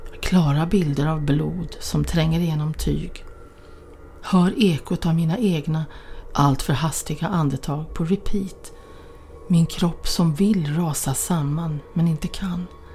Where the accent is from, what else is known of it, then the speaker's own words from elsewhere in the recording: Borås, Västra Götaland County, Sweden; Borås, textilstaden, knallebygden, postorderns vagga. Det finns många påståenden om min hemstad och de flesta stämmer.